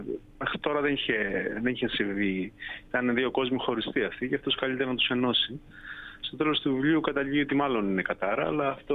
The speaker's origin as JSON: {"language": "Greek", "town": "Zaros", "region": "Crete", "country": "Greece", "tie": "born or raised there", "said": "Είναι κυρίως η επαρχία όπου γεννήθηκα και μεγάλωσα. Δηλαδή το βιβλίο ξεκινάει από το Ζαρό που είναι το χωριό μου."}